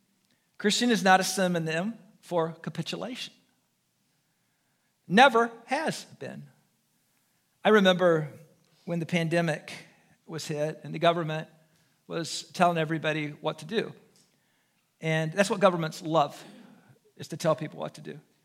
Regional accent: United States; I needed to realize that as an American, I have a right to stand in public space.

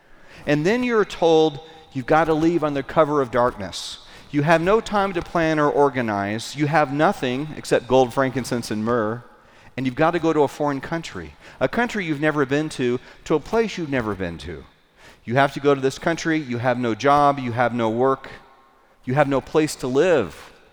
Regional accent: Texas, United States; I grew up in Texas, and we drove about an hour and a half outside of Dallas to this campground.

